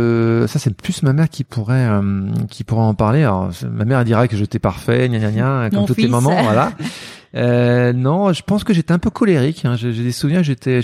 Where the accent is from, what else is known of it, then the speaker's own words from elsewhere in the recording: Senlis, Hauts-de-France, France; born there; je suis né à Senlis, dans l'Oise, à 100 km de Paris, à peu près 60 km, je ne me rappelle plus.